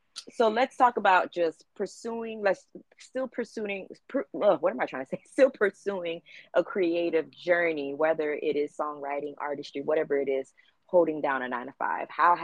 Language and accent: English; Miami, Florida, United States; now in Los Angeles, United States; I still live in Los Angeles. I'm born and raised in Miami, you guys